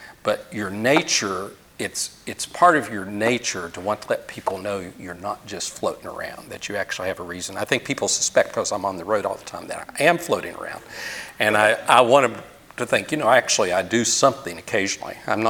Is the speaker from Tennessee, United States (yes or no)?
yes; Tennessee, United States; I'm from East Tennessee. I'm only 100 miles from where he lives in Montreat, North Carolina.